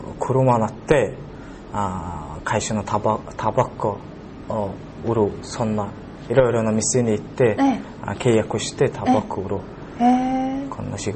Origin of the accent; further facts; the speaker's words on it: Ulaanbaatar, Mongolia; Japanese is a second language; now in Japan; モンゴルのオランバトル出身です。